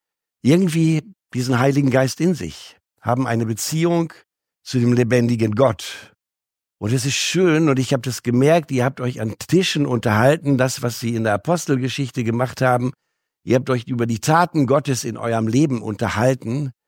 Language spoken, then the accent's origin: German; Hamburg, Germany; ich komme aus Hamburg